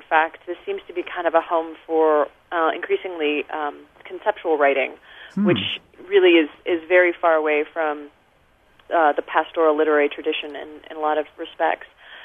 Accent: Seattle, Washington, United States; because I grew up in Seattle, and he had a studio in Seattle

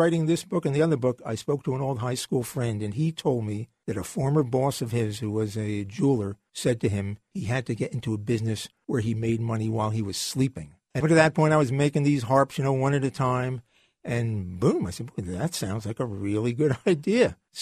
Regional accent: Hillside, New Jersey, United States; No, Hillside, New Jersey. Hillside, there you go. Hillside is probably way above water. Cute little suburb of Newark.

